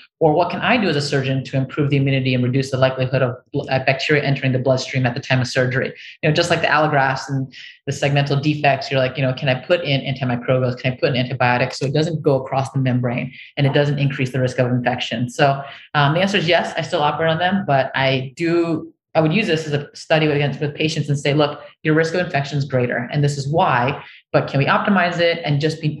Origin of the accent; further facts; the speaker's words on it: Taiwan; From my home country of Taiwan.